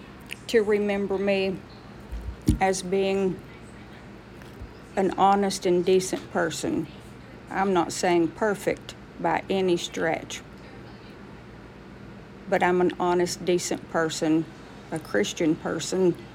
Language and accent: English; Texas, United States; And being a Texan, I say naw and y'all.